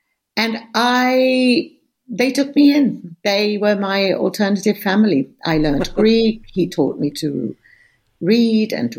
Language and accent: English; Lebanon; first language ar; English is a second language; And then when I went back to Lebanon as a 16-year-old, I discovered that, you know, my native tongue was Arabic and that I didn't master it.